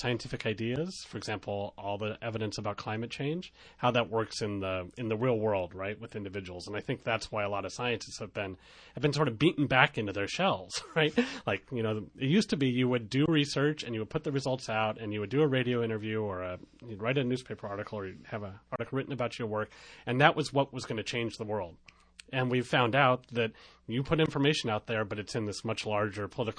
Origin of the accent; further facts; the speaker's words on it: California, United States; now in New York, United States; not having grown up here, I grew up in California and moved here 12 years ago